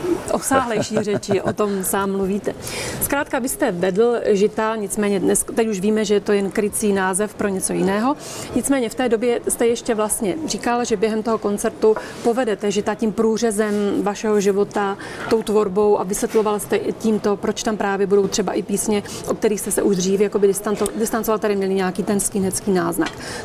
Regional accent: Moravia, Czechia; Jestli jste si nenaběhl na bydle, jak se říká třeba u nás na Moravě

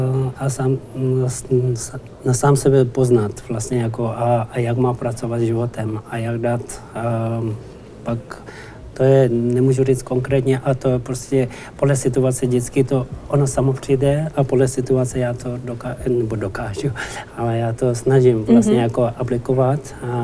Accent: India; Ano, já jsem vyrůstal v Indii, přesně tak. Ano, já jsem vyrůstal v Indii

